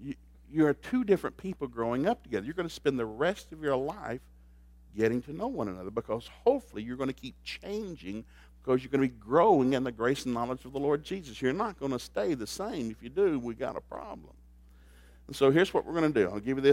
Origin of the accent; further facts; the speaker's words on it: Tennessee, United States; we go to a seafood restaurant because we grew up in East Tennessee. There's no seafood restaurant in East Tennessee.